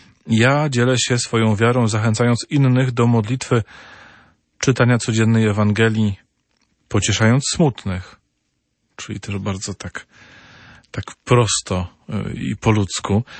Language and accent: Polish; Toruń, Kuyavian-Pomeranian Voivodeship, Poland; Ja z Torunia